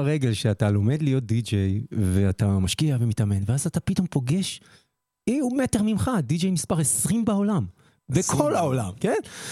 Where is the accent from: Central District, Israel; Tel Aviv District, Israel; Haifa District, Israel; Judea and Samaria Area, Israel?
Judea and Samaria Area, Israel; Talmon; אני בא מתלמון.